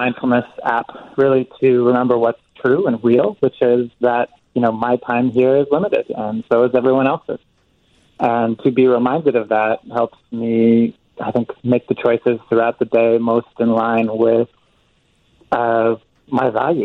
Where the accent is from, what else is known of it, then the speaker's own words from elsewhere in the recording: Massachusetts, United States; born there; I'm of Swedish descent, and I was born right here in America, in Massachusetts.